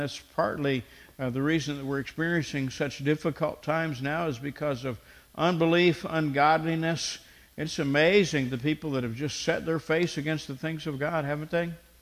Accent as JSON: {"language": "English", "region": "the South", "country": "United States", "tie": "born or raised there", "said": "I had the experience, the luxury of growing up in the South most of my days"}